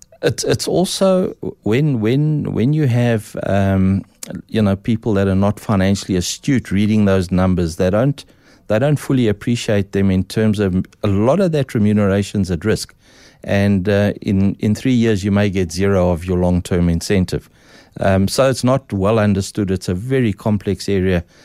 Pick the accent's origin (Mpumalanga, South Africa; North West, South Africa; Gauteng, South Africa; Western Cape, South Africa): Gauteng, South Africa; Hillbrow; I grew up until about 4 or 5 years old in Hillbrow, so that puts it a bit in.